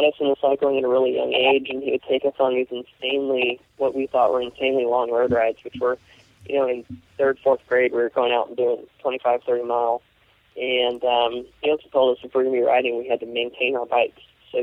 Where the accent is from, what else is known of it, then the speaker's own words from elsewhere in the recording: California, United States; also born or lived in Santa Cruz; Originally, I came from California, where access is also a large issue. Originally in Southern California, where access is less of an issue. And then Northern California, Santa Cruz area